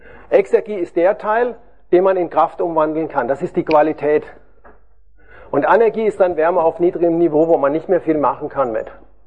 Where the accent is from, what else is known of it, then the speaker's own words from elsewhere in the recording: Freiburg, Baden-Württemberg, Germany; Ich komme aus Freiburg, alles Gute kommt aus dem Schwarzwald.